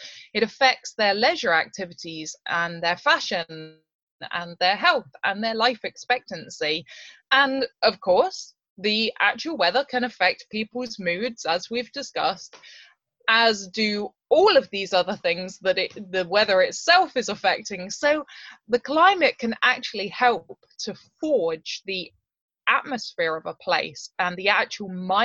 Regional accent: South West England, United Kingdom; Now, I come from Dartmoor in Devon, which is around 600 meters above sea level.

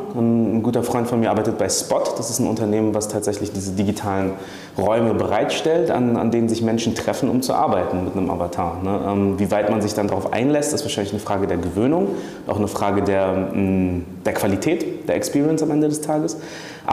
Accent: Mali; ich bin gebürtig aus Mali

